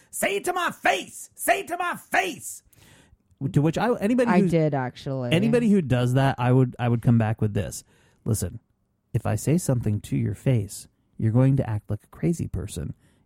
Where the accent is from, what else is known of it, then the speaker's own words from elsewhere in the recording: Vermont, United States; Well, this out of my home state of Vermont and our beloved Ben and Jerry's.